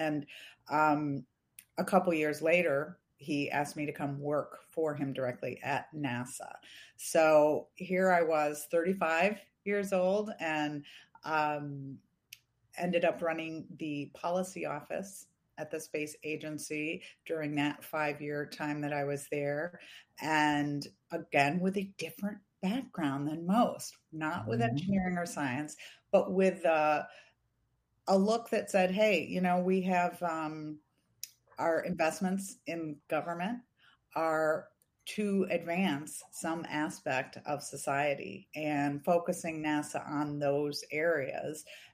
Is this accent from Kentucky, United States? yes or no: no; Michigan, United States; I was raised in Michigan, a small, very typical upbringing, although I had no engineers or scientists in my family.